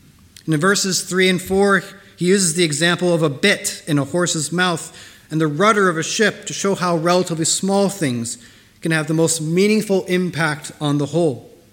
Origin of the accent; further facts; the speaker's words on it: United States; And as an American, I had no idea what that meant. So I had to convert over to ounces